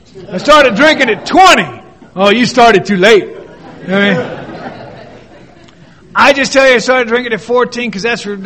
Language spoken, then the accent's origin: English; Manhattan Beach, California, United States; also born or lived in Rancho Santa Margarita / Torrance; I'm an alcoholic. I'm not from San Diego. I'm from Rancho Santa Margarita, Orange County, born and raised in Manhattan Beach. Redondo Beach, Hermosa Beach, Torrance. We moved a lot.